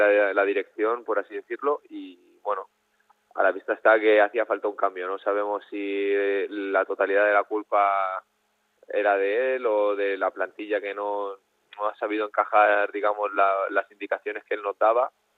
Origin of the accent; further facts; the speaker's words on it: Valencian Community, Spain; Soy jugador valenciano de la vinguda del CIR, como me gusta decir a mí